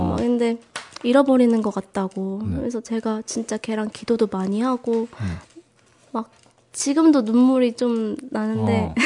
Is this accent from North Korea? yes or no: no; South Korea; moved away; 일단 한국에서 왔는데 나 여기서 뭐 하는지 모르겠다고.